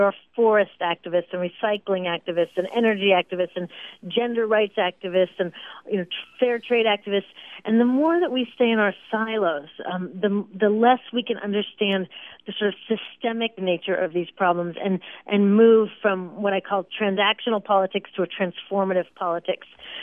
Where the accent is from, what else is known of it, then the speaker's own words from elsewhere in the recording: Pacific Northwest, United States; I grew up in the Pacific Northwest in a very environmentally oriented family and spent a lot of time in the forest of the North Cascades Mountains growing up.